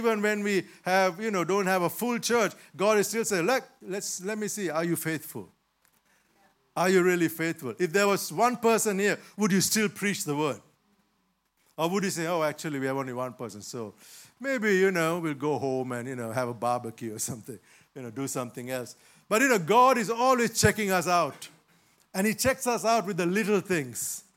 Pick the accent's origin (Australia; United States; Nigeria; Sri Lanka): Sri Lanka; moved away as an adult; now in United Kingdom; Then we moved from Sri Lanka to the United Kingdom about 33 years ago. That was an amazing, huge transition. Imagine that. I was 28 years of age.